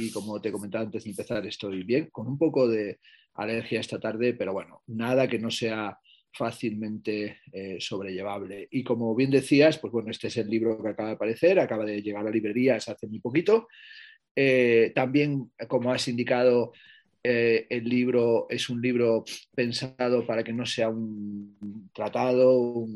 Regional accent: Plasencia, Extremadura, Spain; en mi infancia en Plasencia, donde yo nací en el año 1964

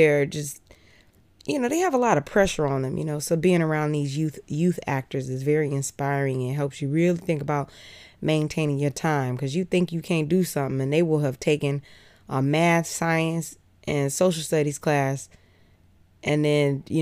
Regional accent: Atlanta, Georgia, United States; For many of you who don't know, I grew up born and raised in Atlanta.

